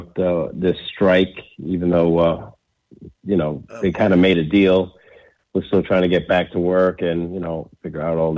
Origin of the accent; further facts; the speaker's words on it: New York, United States; I'm from Long Island.